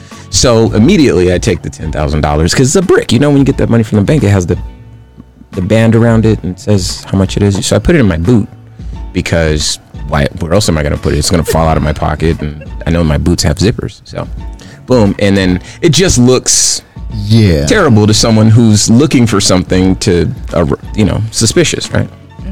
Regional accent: California, United States; You know, I'm from California, right? I love lowriders.

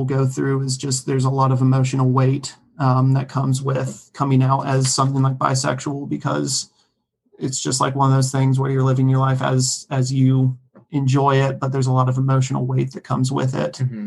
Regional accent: Blue Ridge Mountains, United States; I grew up in the Blue Ridge Mountains

